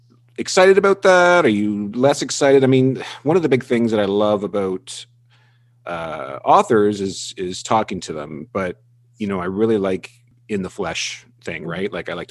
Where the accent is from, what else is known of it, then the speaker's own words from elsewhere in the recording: Campbell River, British Columbia, Canada; born there; I was born on Vancouver Island.